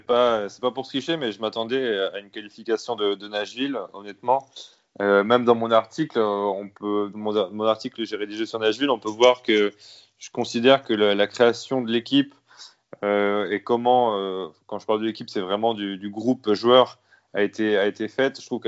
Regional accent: France; Je pense, en tant que Français

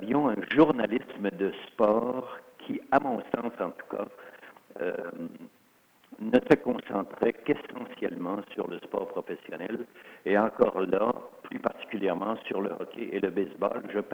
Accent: Grand Est, France; born there; first language Alsatian; French is a second language; ma langue, qui n'était pas à l'origine ma langue maternelle. Ma langue maternelle étant l'alsacien, l'allemand, puisque je suis né en période d'occupation en Alsace.

